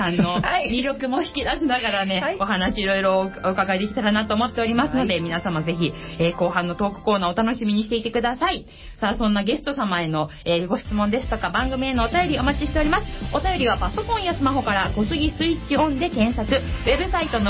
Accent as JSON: {"language": "Japanese", "town": "Kawasaki", "region": "Kanagawa", "country": "Japan", "tie": "born or raised there", "said": "私、川崎生まれ川崎育ち"}